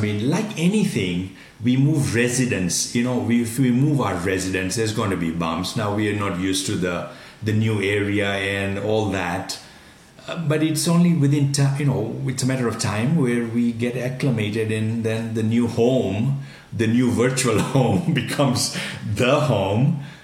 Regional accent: Kenya; I was born and raised in Africa, in Kenya. I'm an Indian ancestry, but born and raised in Kenya.

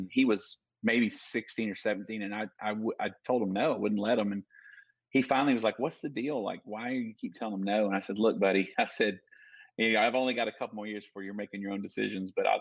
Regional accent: Dallas, Texas, United States; but I grew up in Dallas

